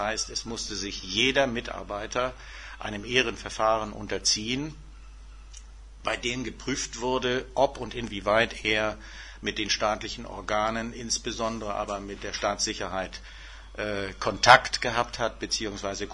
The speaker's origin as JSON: {"language": "German", "region": "West Germany", "country": "Germany", "said": "weil ich gesagt habe, ich will nicht als Wessi, der hierher kommt, gleich mich als Besserwessi betätigen"}